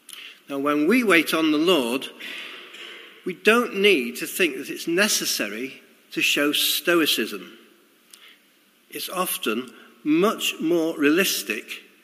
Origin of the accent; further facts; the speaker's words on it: Cheadle Hulme, North West England, United Kingdom; growing up in Cheadle-Hume, my younger brother and I had many adventures playing with our friends in the nearby fields